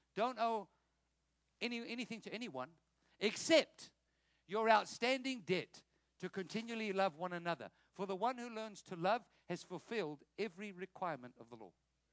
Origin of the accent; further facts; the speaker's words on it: South Africa; So I'm going to say this because I'm a South African.